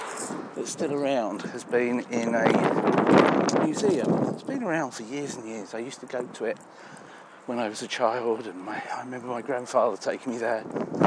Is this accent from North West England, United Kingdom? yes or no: no; Luton, East of England, United Kingdom; now in Edison, United States; My hometown in England, Luton, is one of those places. Actually, it's a little bit like the place I live now, Edison, in some respects.